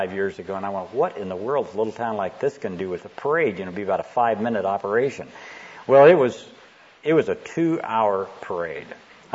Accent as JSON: {"language": "English", "town": "Spokane", "region": "Washington", "country": "United States", "tie": "born or raised there", "also_born_or_lived": "Iowa", "said": "We moved from Iowa to a large city of Spokane, Washington, so I had almost 500 people in my high school graduating class, and that's a little different than having this little town situation."}